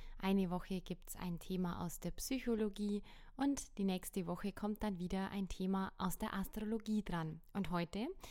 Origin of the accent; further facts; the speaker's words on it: Bavaria, Germany; sagt man bei uns in Bayern